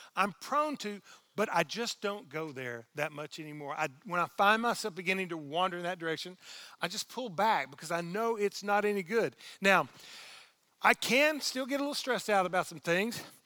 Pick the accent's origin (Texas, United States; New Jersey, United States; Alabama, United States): Texas, United States; Orange; because it reminds me of my hometown of Orange, Texas